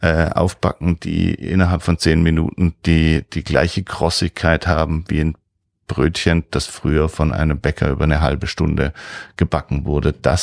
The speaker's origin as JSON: {"language": "German", "town": "Heilbronn", "region": "Baden-Württemberg", "country": "Germany", "said": "weil wir kommen aus Heilbronn und wir sind wieder zurück gekommen auf die auf den alten Hof, den mein Opa hatte."}